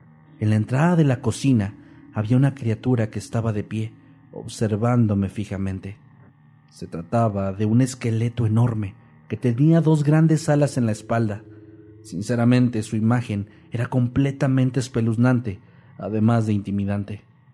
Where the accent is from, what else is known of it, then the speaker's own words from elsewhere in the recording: Mexico; Soy de México, por lo que, al igual que la mayoría de las personas aquí, crecí en un entorno católico. Mi abuela, con quien viví a partir de los 7 años, solía tener imágenes religiosas por toda su casa.